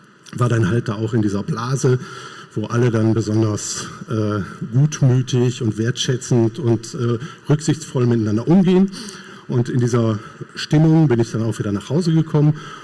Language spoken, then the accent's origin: German; North Rhine-Westphalia, Germany; Bin Westfale und bin offiziell im Ostwestfälischen mittlerweile beheimatet, in der Nähe von Kassel, was eben nicht mehr Westfalen ist.